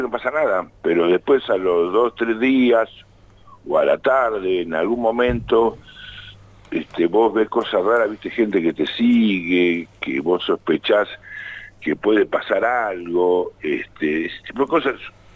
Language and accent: Spanish; Jujuy, Argentina; Yo no soy nacional, yo soy de Jujuy.